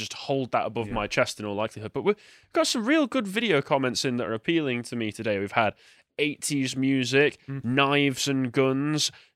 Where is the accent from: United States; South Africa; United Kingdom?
United Kingdom; England; I love being English. I love living in England.